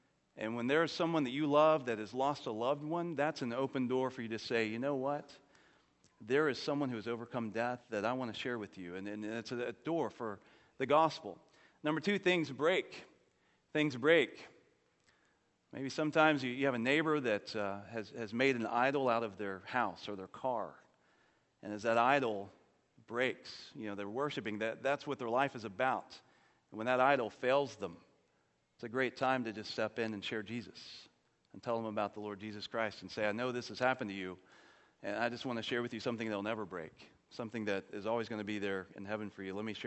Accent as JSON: {"language": "English", "town": "Jacksonville", "region": "Florida", "country": "United States", "tie": "born or raised there", "said": "I grew up in First Baptist Jacksonville, a wonderful church."}